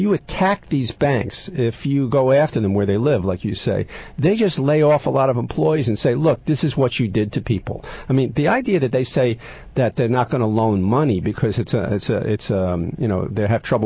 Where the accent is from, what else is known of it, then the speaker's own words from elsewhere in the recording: United States; You live in America, I live in America, we grew up in America.